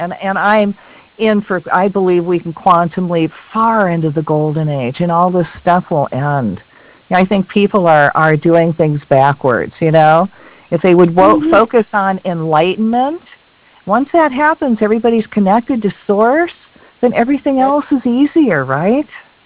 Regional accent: Michigan, United States; I'm from Michigan, and I've been here 11 years.

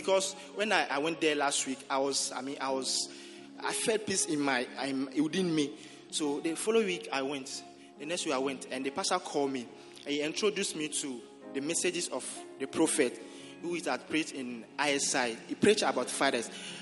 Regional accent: Togo; I'm from Togo. So all these things happen in Togo.

